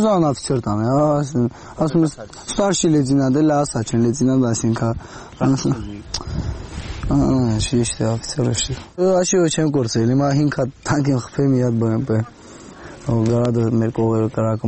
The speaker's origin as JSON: {"language": "Armenian", "town": "Vanadzor", "region": "Lori", "country": "Armenia", "said": "Չէ, ես Կիրովականից եմ"}